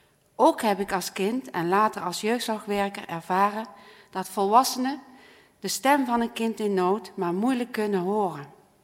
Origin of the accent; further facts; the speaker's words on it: Deurne, North Brabant, Netherlands; Ik ben geboren en getogen in Deurne.